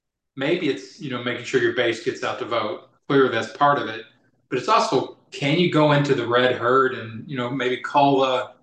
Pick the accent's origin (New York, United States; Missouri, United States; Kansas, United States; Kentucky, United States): Kentucky, United States; And I grew up in Kentucky. I was Catholic. I know how to talk to the right.